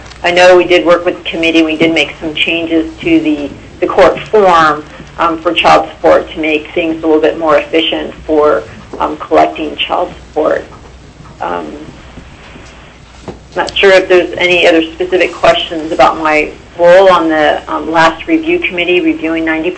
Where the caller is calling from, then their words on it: Anchorage, Alaska, United States; I'm testifying from Anchorage.